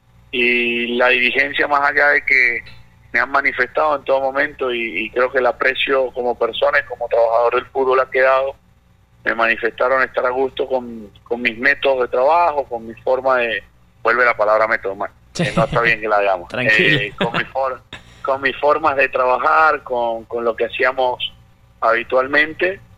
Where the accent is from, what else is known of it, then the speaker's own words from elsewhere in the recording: Venezuela; también es triste saber que por ser venezolano se te cierran puertas para poder laborar en un fútbol como el chileno, y no solo me ha pasado a mí